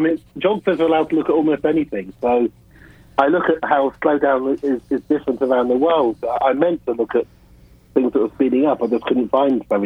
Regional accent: Oxford, South East England, United Kingdom; I was born in Oxford, so I really am from Oxford.

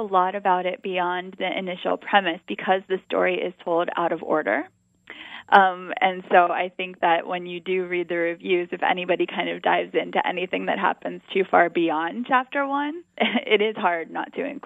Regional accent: Pittsburgh, Pennsylvania, United States; now in Cincinnati, United States; And I grew up in Pittsburgh, and I live in Cincinnati now

